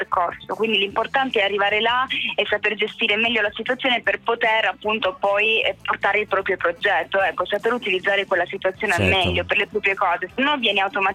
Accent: Sardinia, Italy; questo mi ha fatto riscoprire la mia terra, e da lì ho deciso di inserire la mia lingua sarda in alcune canzoni

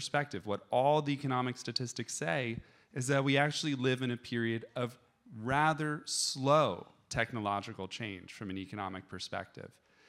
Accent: United States; so for example, I'm from the United States.

